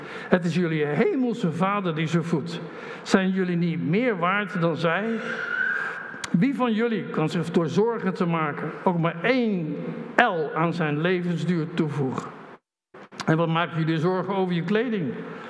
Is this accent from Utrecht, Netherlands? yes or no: no; Zelhem, Gelderland, Netherlands; Op een gegeven moment dacht ik, ergens in Zelm, en ik kom uit Zelm.